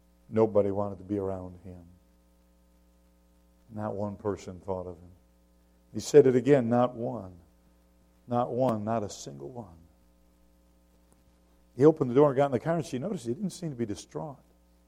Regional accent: Michigan, United States; also born or lived in South Carolina; I was born in South Carolina, I went to school most of the time in Michigan.

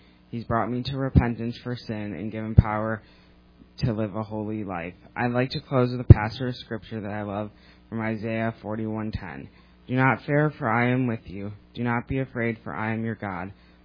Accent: Carol Stream, Illinois, United States; also born or lived in Downers Grove; I was born in Downers Grove and raised in Carroll Stream in a Christian home where my parents attended the Parkview Community Church.

